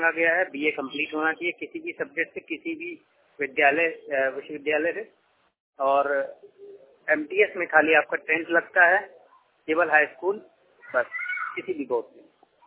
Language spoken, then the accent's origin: Hindi; Kanpur, Uttar Pradesh, India; उत्तर प्रदेश कानपुर से बात कर रहा हूँ। यानी कि जो मेरा शहर है वो मैं कानपुर है और स्टेट मेरा यूपी यानी कि उत्तर प्रदेश।